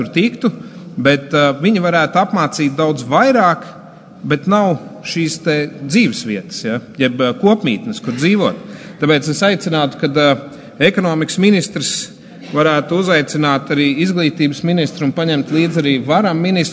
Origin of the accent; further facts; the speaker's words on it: Valmiera, Valmiera Municipality, Latvia; par cik es no Valmieras puses